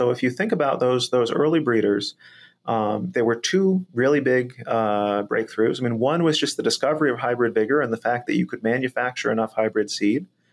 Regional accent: Ames, Iowa, United States; I grew up right there in Ames, Iowa. Went off to both New York and California to study corn before coming back here to the University of Nebraska.

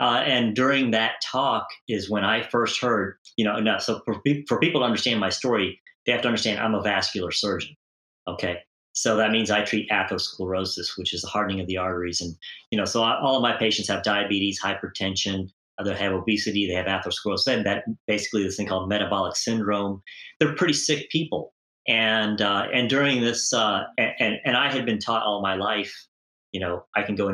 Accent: United States; growing up in the United States, it was eat protein, protein, protein.

